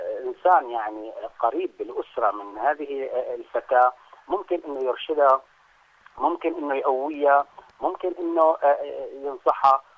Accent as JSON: {"language": "Arabic", "country": "Syria", "said": "يعني نحن عندنا في سوريا موضوع الجريمة الإلكترونية"}